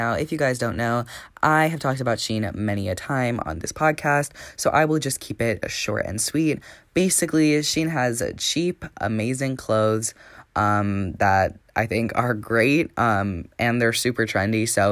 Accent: Madison, Wisconsin, United States; And we moved back to where I originally lived, which is, I can just say it doesn't really matter, Madison, Wisconsin. It's like where the UW is, if you know that school.

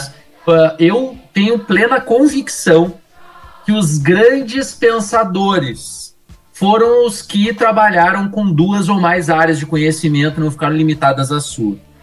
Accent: Porto Alegre, Rio Grande do Sul, Brazil; accent: gaúcho de Porto Alegre; now in Passo Fundo, Brazil; um cara que veio de Porto Alegre, que é uma capital do Rio Grande do Sul, para Passo Fundo, e viver também com as contradições, ser um cara que tem um sotaque gaúcho de Porto Alegre, não sotaque do interiorano do Rio Grande do Sul

